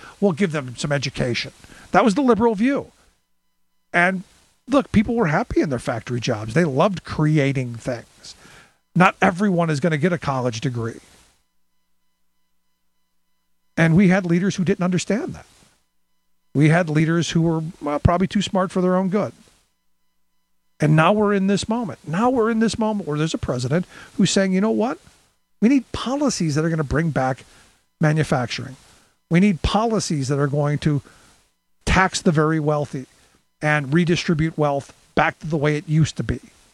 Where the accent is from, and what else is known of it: Cleveland, Ohio, United States; born or raised there